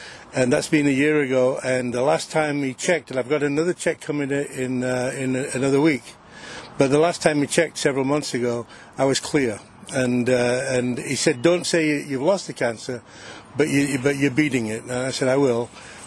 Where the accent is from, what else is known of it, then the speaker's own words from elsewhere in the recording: United Kingdom; moved away; I came from England to this country